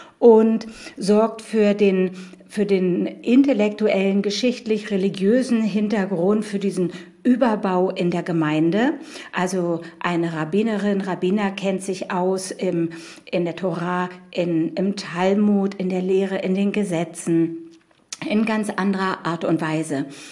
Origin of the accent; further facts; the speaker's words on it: Berlin, Germany; Ich bin gebürtige Berlinerin.